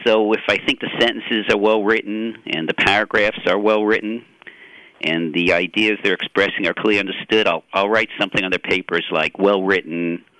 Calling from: Tallahassee, Florida, United States; Tallahassee, Florida at Florida State University.

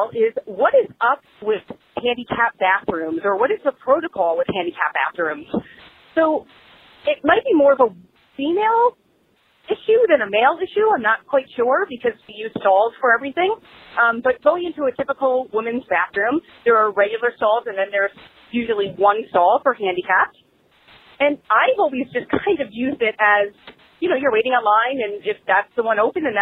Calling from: New York, United States; I am calling from New York.

